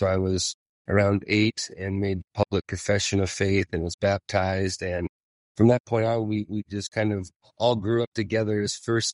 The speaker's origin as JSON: {"language": "English", "region": "Montana", "country": "United States", "lives_now": "Italy", "said": "I'm a missionary in Italy, as you've already tuned in on our last names, is that I'm from Montana. So I didn't even come from New York or New Jersey or someplace like that to get over there."}